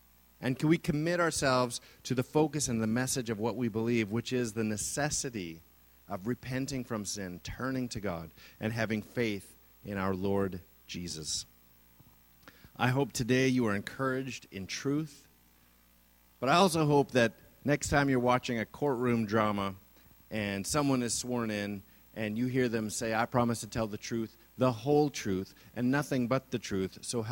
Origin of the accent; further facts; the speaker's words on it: Canada; Not many of us who are born and raised in Canada have faced persecution solely for our beliefs.